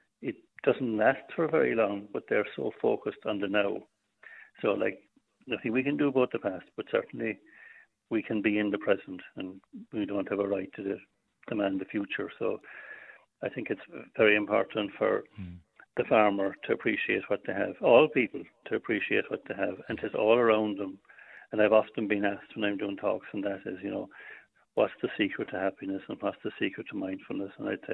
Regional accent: Munster, Ireland; growing up in West Limerick

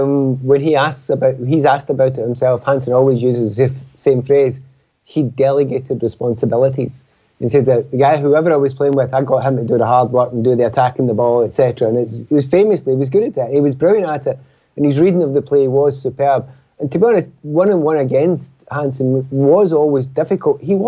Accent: Glasgow, Scotland, United Kingdom; You know, different parts of Dublin have got slightly different accents. And I would know that as a Glaswegian.

